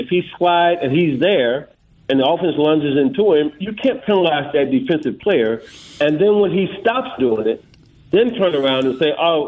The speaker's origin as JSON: {"language": "English", "town": "Natchitoches", "region": "Louisiana", "country": "United States", "tie": "born or raised there", "said": "And that was me as a young kid growing up in Natchitoches, hearing about you."}